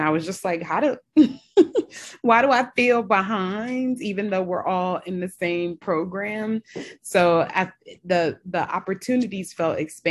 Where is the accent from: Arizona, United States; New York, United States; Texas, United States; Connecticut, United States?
New York, United States; I'm from New York, from a predominantly West Indian community. You know, my family's from a predominantly Black country.